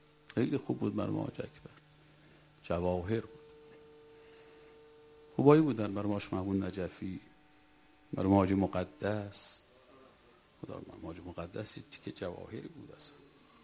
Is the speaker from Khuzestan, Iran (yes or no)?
no; Mashhad, Razavi Khorasan, Iran; ما بچه مشهدیم دیگه